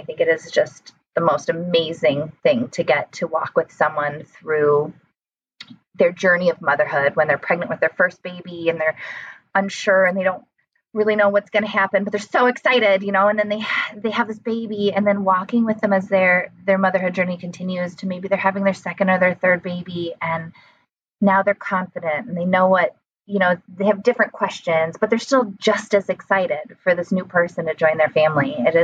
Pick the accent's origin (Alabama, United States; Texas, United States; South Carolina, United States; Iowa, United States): Iowa, United States; Davenport; So I am back in my hometown, Davenport, Iowa. I grew up here, and my husband is also from here.